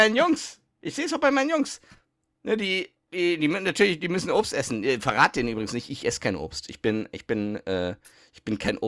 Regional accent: Düsseldorf, North Rhine-Westphalia, Germany; die Burgruine, wo ich aufgewachsen bin. Düsseldorf-Kaiserswerth, da gibt's eine Burgruine.

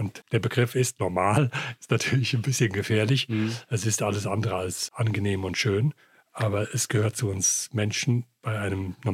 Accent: Germany; ich bin ja aufgewachsen in Deutschland und wir hatten halt in Deutschland damals den 17. Juni

